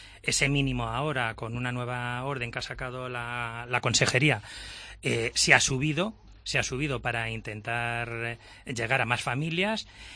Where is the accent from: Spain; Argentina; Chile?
Spain; Castilla-La Mancha; y además para nosotros, como castellano-manchegos, también tener ahí un apoyo